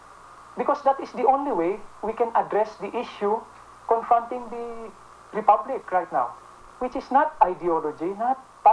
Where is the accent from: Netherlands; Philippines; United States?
Philippines; you can try being a Filipino for maybe 1 week or 2 weeks, and then I'll give you a chance to say your piece again. And then that's the only time you can even start thinking and feeling like a Filipino